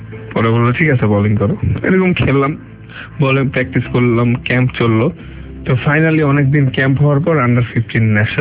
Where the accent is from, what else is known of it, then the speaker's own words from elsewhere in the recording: Dhaka, Dhaka Division, Bangladesh; আমি তো ঢাকারই ছেলে, তো আমার ডিভিশন ঢাকা